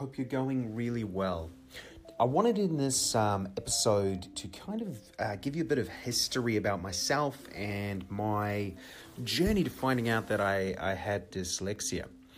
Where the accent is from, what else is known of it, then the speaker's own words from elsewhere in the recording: New Zealand; moved away; also born or lived in Middle East; we're from New Zealand, my father got offered an opportunity to move to the Middle East.